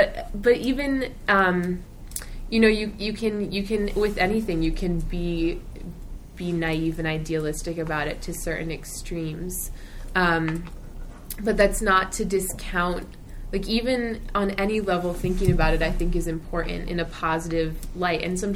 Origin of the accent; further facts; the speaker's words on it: New Haven, Connecticut, United States; I'm from New Haven, Connecticut. I go to Haverford.